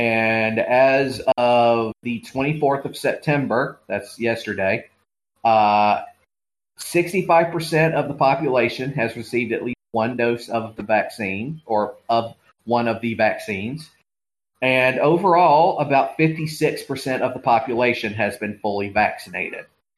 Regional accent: Georgia, United States; And the first one, my home state of Georgia, specifically in Atlanta

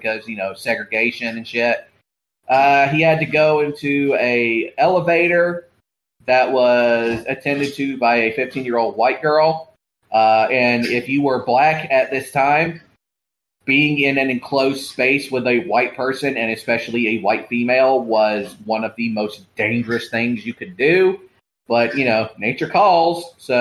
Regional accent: Georgia, United States; A few years earlier, there had been a similar massacre in my home state of Georgia, in Atlanta.

